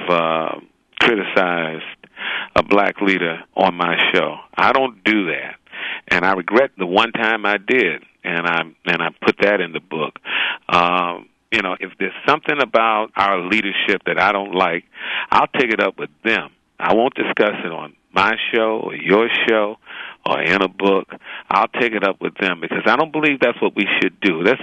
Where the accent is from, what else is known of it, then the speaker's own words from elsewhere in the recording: Tuskegee, Alabama, United States; I'm from Tuskegee.